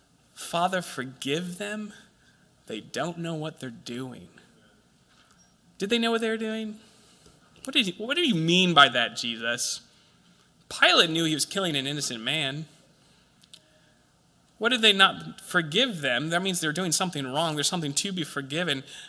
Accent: United States; I thought I was pretty diverse in my cultural experiences, but as an American, this is extraordinarily difficult for me

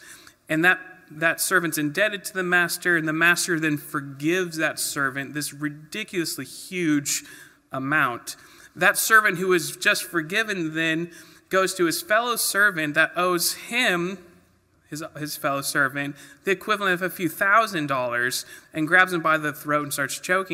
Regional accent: Wasilla, Alaska, United States; I grew up here in Wasilla, so I'm used to thousands, not millions in one area.

